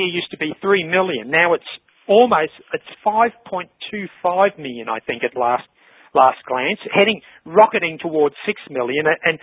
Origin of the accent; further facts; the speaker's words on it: Australia; I grew up in Australia during my early years, during the, you know, the days of the White Australia policy.